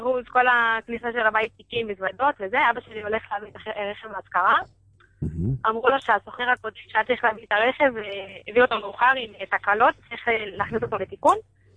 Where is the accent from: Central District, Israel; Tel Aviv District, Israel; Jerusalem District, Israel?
Jerusalem District, Israel; Jerusalem; מירושלים.